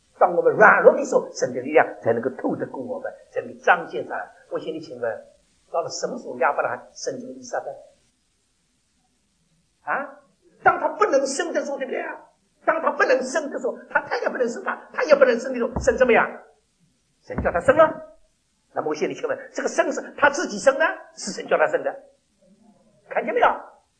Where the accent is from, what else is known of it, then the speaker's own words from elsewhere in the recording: China; 在我中国人中间各个不同的人生中间给我开门